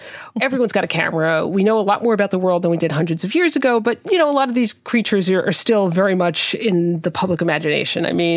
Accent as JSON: {"language": "English", "region": "New Jersey", "country": "United States", "tie": "born or raised there", "said": "I live in New Jersey. I grew up in New Jersey. We are the only state to have an official state demon, and it's the Jersey Devil."}